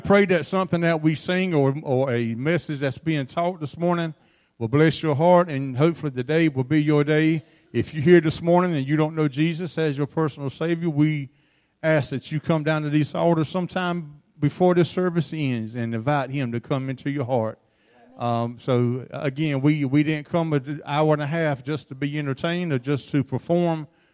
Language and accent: English; Dillon, South Carolina, United States; I'm from Dillon, South Carolina, and the big city of Dillon.